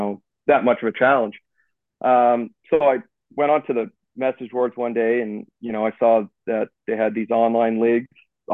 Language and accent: English; Halifax, Nova Scotia, Canada; I'm 36 from Halifax, Nova Scotia. I don't even know if guys even know where that is, but we're out on the east coast of Canada.